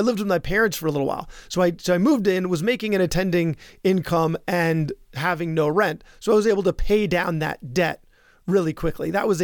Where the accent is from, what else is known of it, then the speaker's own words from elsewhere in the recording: Long Island, New York, United States; Yes, I did grow up on Long Island, and being an Eastern European Jew, I saw there weren't that many examples of Jews in medicine